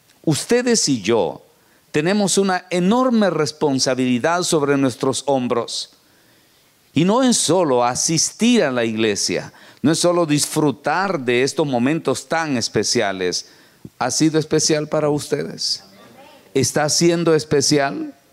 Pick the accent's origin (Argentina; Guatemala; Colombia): Guatemala; nosotros venimos desde Guatemala atravesando miles de kilómetros para estar aquí.